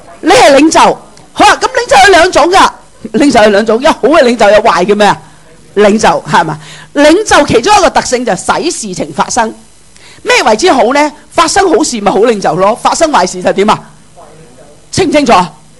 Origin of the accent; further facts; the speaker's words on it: China; 咁仲有我哋中国人主观啦